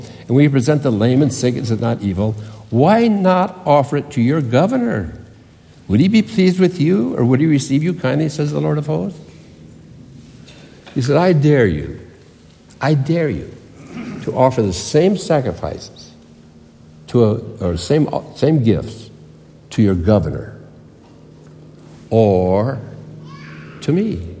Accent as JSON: {"language": "English", "town": "Hinckley", "region": "Minnesota", "country": "United States", "tie": "born or raised there", "said": "Now, I grew up in Hinckley, Minnesota, where the men are men, and pansies are flowers, and the women are slightly above average. That's where I grew up, in Hinckley, Minnesota."}